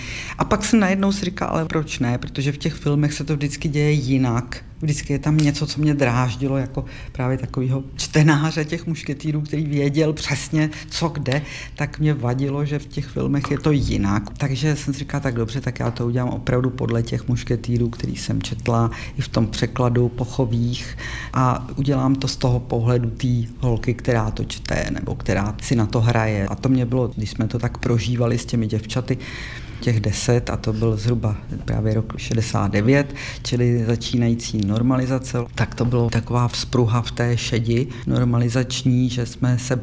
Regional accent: Prague, Czechia; Byla to taková zaplivaná čtvrť tehdy, hodně šedivá a omlácená.

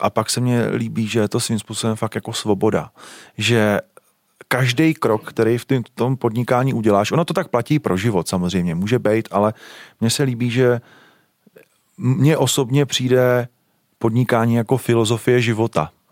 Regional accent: Třebíč, Vysočina Region, Czechia; já jsem z Třebíče, kde ty korporáty docela vedou.

